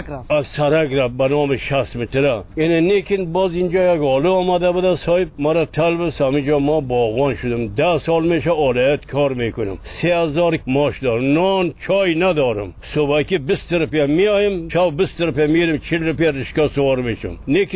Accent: Sheberghan, Jowzjan, Afghanistan; از خود شبرغان

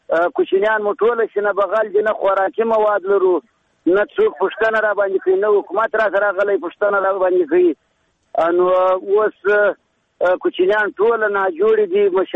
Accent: Badghis, Afghanistan; now in Herat, Afghanistan; موږ مهاجر یو دلته راغلي د بادغیس ولایت څخه

